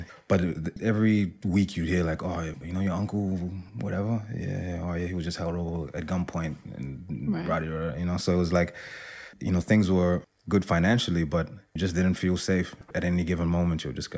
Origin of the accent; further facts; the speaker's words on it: South Africa; also born or lived in Democratic Republic of the Congo / Zambia; now in New Zealand; And then we moved to South Africa. And then I lived there from when I was like 4 till 13. And then we moved to New Zealand.